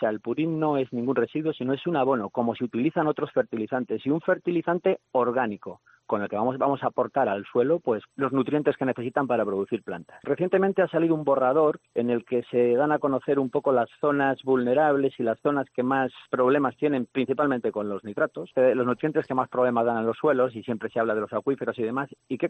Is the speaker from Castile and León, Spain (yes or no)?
yes; Aguilar de Campoo, Castile and León, Spain; Yo soy de Alar del Rey, pero de Aguilar de Campoo.